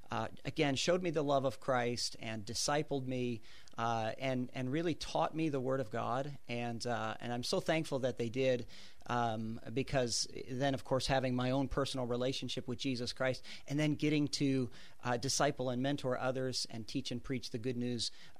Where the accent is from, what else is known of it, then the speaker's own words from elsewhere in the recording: Minneapolis, Minnesota, United States; I'm an inner city kid. I grew up in North Minneapolis.